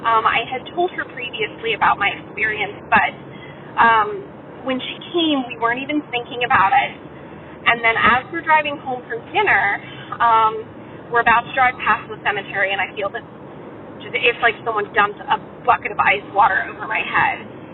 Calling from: Virginia, United States; I'm calling from Northern Virginia, D.C. area.

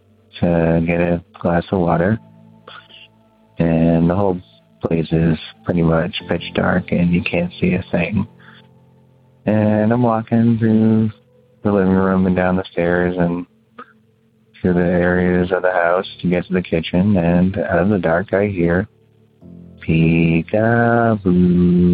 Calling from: Massachusetts, United States; So, anyway … I'm calling from New York, originally from Massachusetts, but the story took place in Houston, Texas

